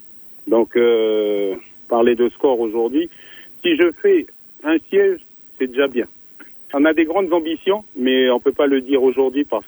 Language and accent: French; New Caledonia; moi, je sais que je suis d'ici, de Nouvelle-Calédonie, et que j'ai envie de construire mon pays